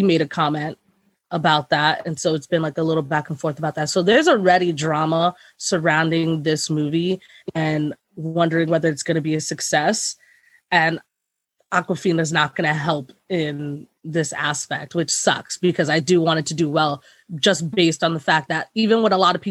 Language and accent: English; Queens, New York, United States; I'm from Queens.